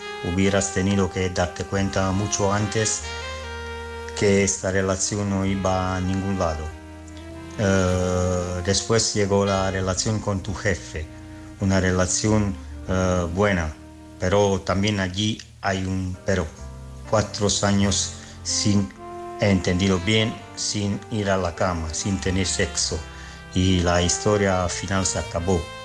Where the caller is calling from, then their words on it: Italy; Spanish is a second language; corresponsal italiano.